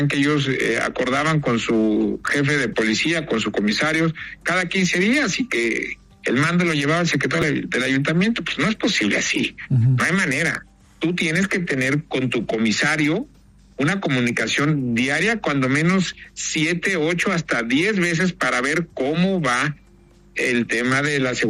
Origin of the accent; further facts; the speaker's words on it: Mexico; lo hago muy claro como mexicano